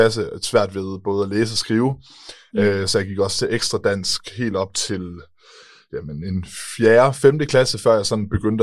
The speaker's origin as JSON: {"language": "Danish", "town": "Kolding", "region": "Region of Southern Denmark", "country": "Denmark", "tie": "born or raised there", "said": "Jamen, jeg er født og opvokset i Kolding."}